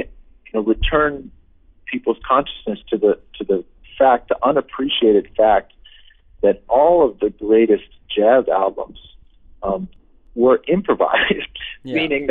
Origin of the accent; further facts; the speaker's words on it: Boston, Massachusetts, United States; now in New York, United States; And I know in my mind I'm a New Yorker, but there's a little part of my heart that still feels like I'm a Bostonian.